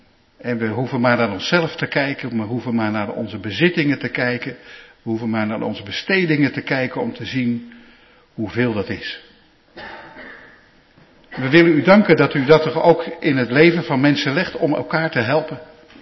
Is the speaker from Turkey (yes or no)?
no; Canada; now in Netherlands; En dat we, ook al komen we uit Canada, dat we hier in Nederland in de kerk mogen zijn.